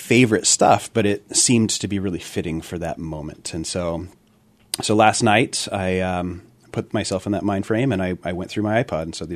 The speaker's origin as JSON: {"language": "English", "region": "Illinois", "country": "United States", "tie": "born or raised there", "also_born_or_lived": "Southern Oregon", "said": "I grew up in just outside of Chicago in Illinois, and then half of my upbringing is in Southern Oregon."}